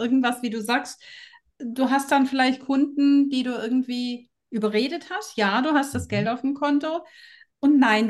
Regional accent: Baden-Württemberg, Germany; ich komme ja aus dem Schwäbischen

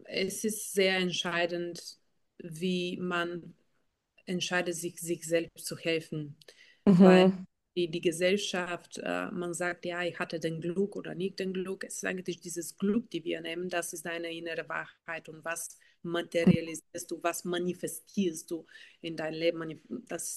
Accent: Bulgaria; accent: Bulgarian; German is a second language; Ich bin proud Bulgarian. Ich komme aus Bulgarien, wunderschönes Land. Daher habe ich so einen Akzent und nicht perfekte deutsche Grammatik.

